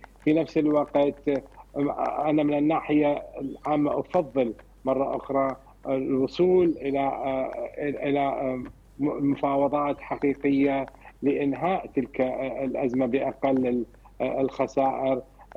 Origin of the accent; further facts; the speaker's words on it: Iraq; أنا من وجهة نظري، من خلال أنا كعراقي جربنا الحرب